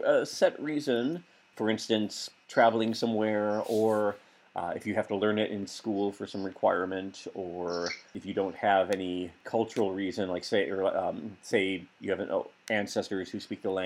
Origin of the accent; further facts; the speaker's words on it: United States; As an American, I would recommend pretty close to what you said about learning something either Germanic or Romance.